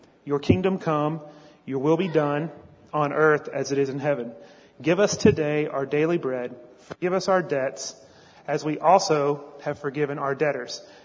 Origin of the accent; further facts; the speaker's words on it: El Paso, Texas, United States; One time I was driving from El Paso, which is my home and where our original mission was in Juarez, still is.